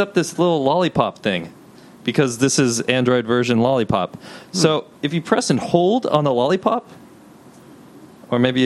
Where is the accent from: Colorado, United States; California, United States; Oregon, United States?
California, United States; Well, we all talk like we're from California because we're all from California.